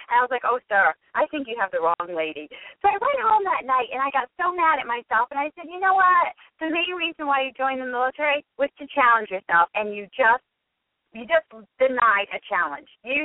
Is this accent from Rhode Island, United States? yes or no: yes; Rhode Island, United States; I'm from Rhode Island